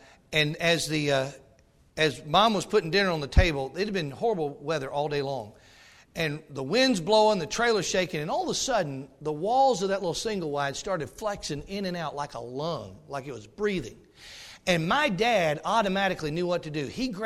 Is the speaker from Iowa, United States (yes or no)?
no; Cullman, Alabama, United States; I'm originally from Alabama, and we live, I'm from Cullman County, Alabama.